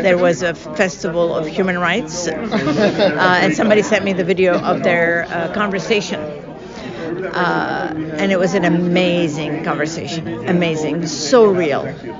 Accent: Lebanon; now in United States; I was born and raised in Lebanon to my mom, who was exiled from Palestine

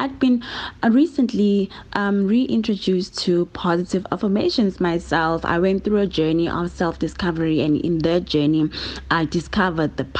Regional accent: Bethel, Mpumalanga, South Africa; now in Johannesburg, South Africa; Originally, I'm from Bethel, a small town in Mpumalanga. I now reside here in Johannesburg with my family.

